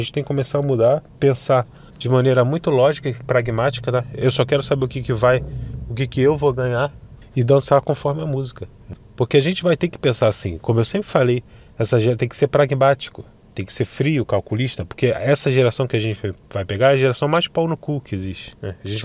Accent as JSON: {"language": "Portuguese", "country": "Brazil", "said": "Ainda mais eu que sou brasileiro, moro no Rio de Janeiro, né?"}